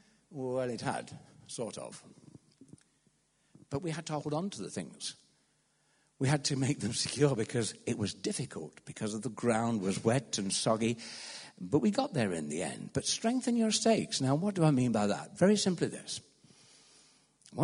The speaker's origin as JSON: {"language": "English", "region": "England", "country": "United Kingdom", "said": "being an Englishman, of course, who always wears a tie"}